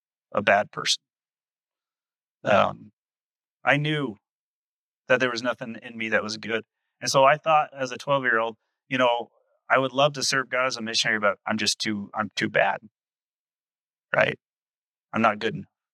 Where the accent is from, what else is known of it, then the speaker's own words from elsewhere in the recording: Utah, United States; I'm from Utah. Not a whole lot of fish in the sea, so to speak